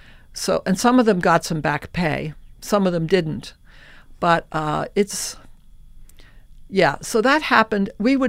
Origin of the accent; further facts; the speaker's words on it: Midwest, United States; I also feel, look, I'm from the Midwest, and I believe that the battle for the heart and soul of America for our next election